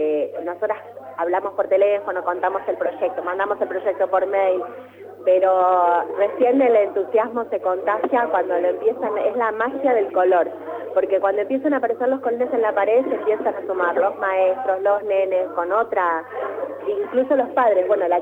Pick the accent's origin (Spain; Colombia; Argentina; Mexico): Argentina; Zapala, Neuquén; born there; se da la particularidad de que yo soy nacida acá en Zapala, pero bueno, nada, no es que viví mi vida acá en Zapala